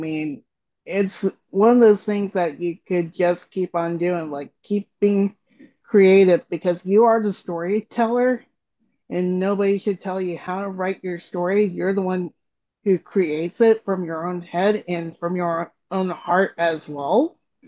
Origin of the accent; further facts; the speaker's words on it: Boston, Massachusetts, United States; born there; moved away; also born or lived in Orlando; I was born in Boston and moved down in 1987 to Florida. So I lived in Orlando most of my life. And now I currently live in Ormond Beach because of work.